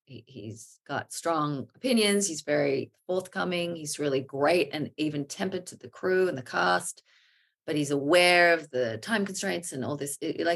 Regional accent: Australia; now in New York, United States; I consider myself an Aussie.

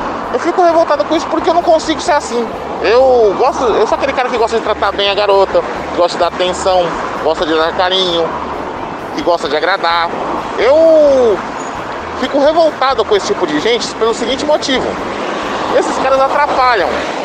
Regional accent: São Paulo, Brazil; Sou de São Paulo, capital. Tenho 42 anos.

